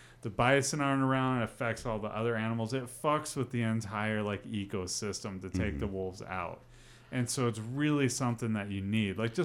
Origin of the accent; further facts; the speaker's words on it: United States; It's growing up near Yellowstone and watching, like, how they, like, killed them all off.